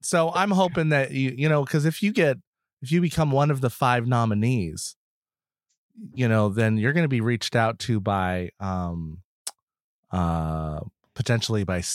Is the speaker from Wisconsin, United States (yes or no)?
no; Boston, Massachusetts, United States; I'm from Boston. I say the wrong things all the time here sometimes.